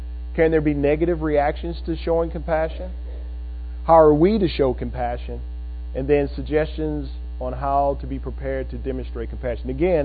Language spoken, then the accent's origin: English; Chicago, Illinois, United States; So when I'm from Chicago, so concrete. I don't know about things growing, seeing much of. We don't have many trees and grass.